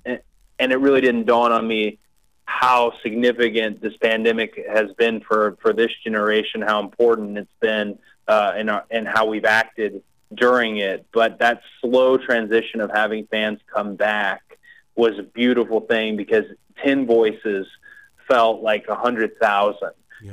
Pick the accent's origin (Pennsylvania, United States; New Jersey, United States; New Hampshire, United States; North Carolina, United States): North Carolina, United States; Charlotte; born there; But people do forget I was born in Charlotte.